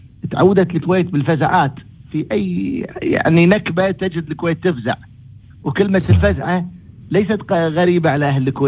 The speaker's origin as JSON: {"language": "Arabic", "town": "Gaza", "region": "Gaza Strip", "country": "Palestine", "said": "اليوم عندنا في غزة 1330 وحدة سكنية وبيت تم تهديمها"}